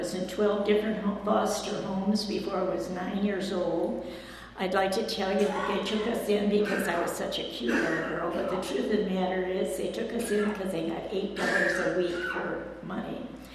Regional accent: Detroit, Michigan, United States; born there; I was born in Detroit, like I said. I was born before the war started.

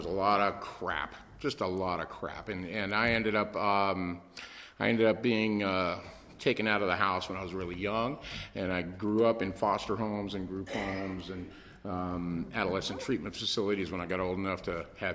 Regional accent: Redondo Beach, California, United States; born there; I was born in Redondo Beach to a mom who should never have had kids

